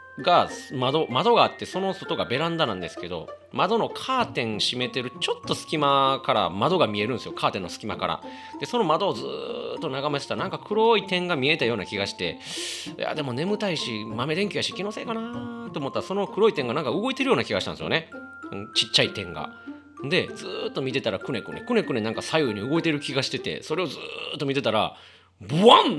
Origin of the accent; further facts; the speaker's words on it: Kobe, Hyogo, Japan; 神戸市からありがとうございます、僕の地元です